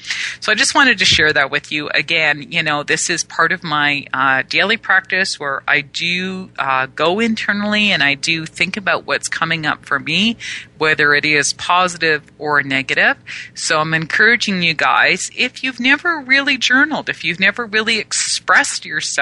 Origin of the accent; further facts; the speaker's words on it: Canada; I mean, not Canadian, but I am Canadian.